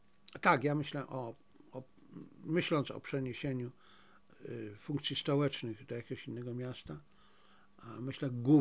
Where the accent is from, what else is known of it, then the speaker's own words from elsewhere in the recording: Zabrze, Silesian Voivodeship, Poland; now in Warsaw, Poland; Nie urodziłem się w Warszawie. Urodziłem się w Zabrzu, tam mieszkałem. Skończyłem studia na Politechnice Śląskiej i dopiero wtedy przeniosłem się do Warszawy.